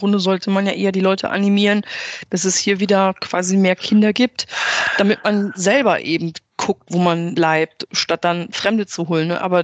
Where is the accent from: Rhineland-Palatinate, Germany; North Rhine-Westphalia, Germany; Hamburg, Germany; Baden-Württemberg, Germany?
North Rhine-Westphalia, Germany; bei uns im Rheinland, wo ich herkomme